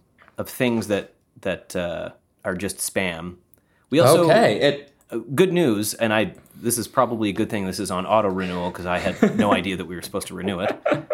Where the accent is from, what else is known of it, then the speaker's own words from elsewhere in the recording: Fredericton, New Brunswick, Canada; I grew up in Fredericton and always hear about the excavations happening in Marysville